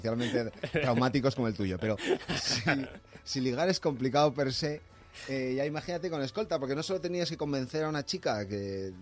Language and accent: Spanish; Irún, Basque Country, Spain; born there; Yo nací en Irún, en el año 76, pero mi padre irunés y mi madre madrileña, del Puente Vallecas, nacida en el Puente Vallecas.